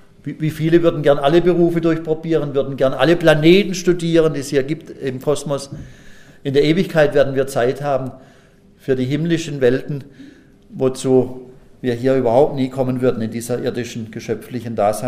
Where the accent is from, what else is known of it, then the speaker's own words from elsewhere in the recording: Pforzheim, Baden-Württemberg, Germany; aber in Pforzheim gibt es ja viele, meiner Heimatstadt.